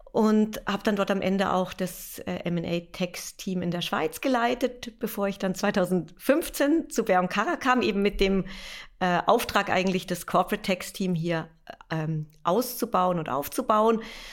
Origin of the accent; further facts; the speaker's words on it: Munich, Bavaria, Germany; Ich bin ja ursprünglich aus München